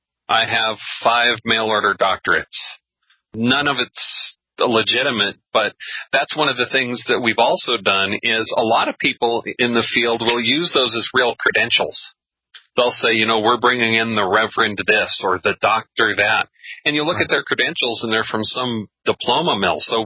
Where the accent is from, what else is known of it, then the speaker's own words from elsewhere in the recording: United States; Because I'm an American, so...